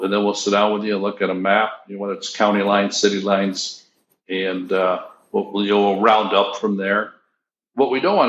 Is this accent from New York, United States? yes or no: yes; Buffalo, New York, United States; In Buffalo, New York, my home state, they just signed on a couple of weeks ago.